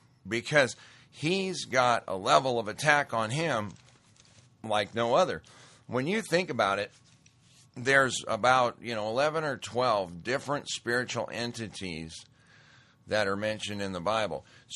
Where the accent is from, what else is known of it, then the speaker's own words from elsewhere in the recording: Great Falls, Montana, United States; we went to a dinner back in Great Falls, Montana, my hometown